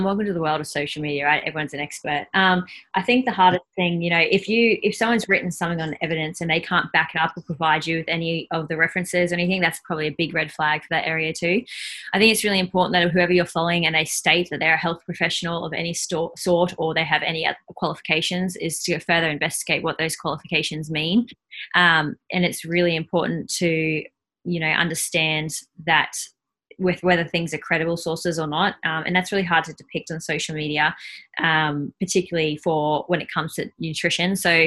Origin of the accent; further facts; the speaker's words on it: Australia; Now dietitian spelled with a T, not a C. We're Australian, not American.